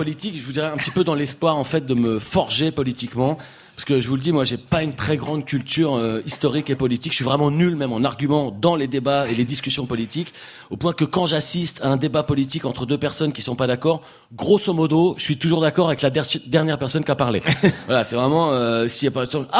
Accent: Hauts-de-France, France; born there; je suis né dans la Somme, comme Emmanuel Macron.

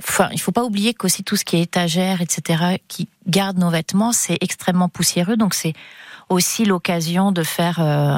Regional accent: Galicia, Spain; first language Galician; French is a second language; dans ma langue natale, donc le gallego

